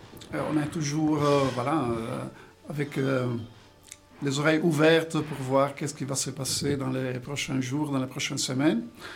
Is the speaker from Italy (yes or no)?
yes; Italy; French is a second language; now in France; Je suis allé, on va dire, chez moi en Italie, donc les amis, la famille.